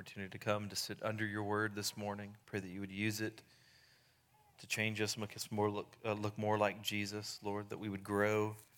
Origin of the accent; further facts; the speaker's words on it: Houston, Texas, United States; I grew up in the Houston area. My dad, though, went to high school here in Dallas